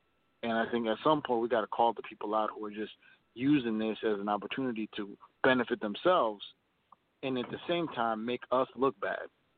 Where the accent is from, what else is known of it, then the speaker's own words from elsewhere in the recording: Indiana, United States; I'm from Indiana.